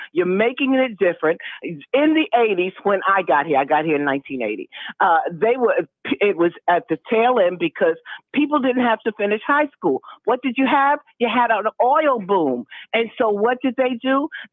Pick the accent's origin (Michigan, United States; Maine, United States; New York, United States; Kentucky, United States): New York, United States; New York City; moved away; I'm sorry, I come from New York City, so you know, I guess it would be, Puerto Ricans is a whole different thing they in New York. So I don't know how they've changed now. I've been here over 40 years.